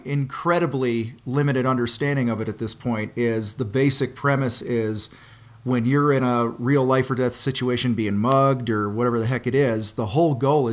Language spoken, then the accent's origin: English; Chicago, Illinois, United States; I'm from the Chicago area. I traveled the world in the Marine Corps, and my wife and I decided to pack up our stuff earlier this year and move our three kids and us out here.